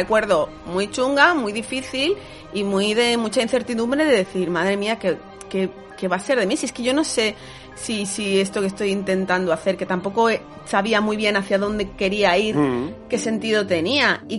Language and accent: Spanish; Villamañana, Castile and León, Spain; moved away as an adult; Yo estaba en León, ¿vale? En Villamañana, en mi pueblo.